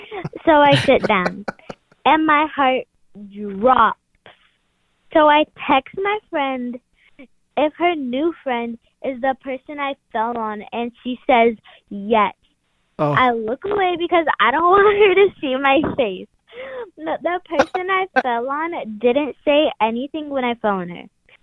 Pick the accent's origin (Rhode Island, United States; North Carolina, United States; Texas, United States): Texas, United States; I'm from Texas.